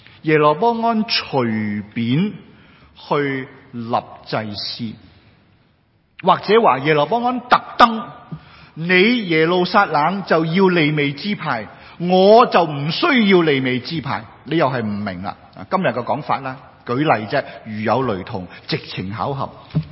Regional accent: China; 咁唔系，我哋中国人先至系8月15日中秋嘅啫，系嘛？

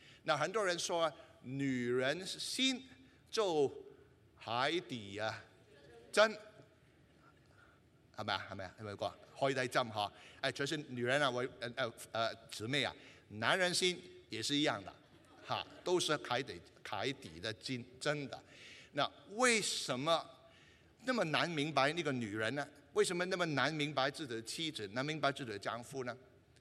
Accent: Guangdong, China; 就是我们广东人叫做话事权呢

